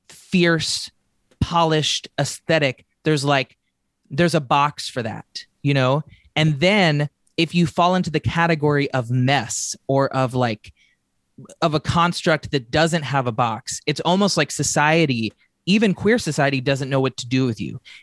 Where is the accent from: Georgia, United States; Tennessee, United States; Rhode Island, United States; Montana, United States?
Tennessee, United States; Nashville; but I grew up in Nashville, Tennessee, you know, totally admiring and around the idea of the music industry.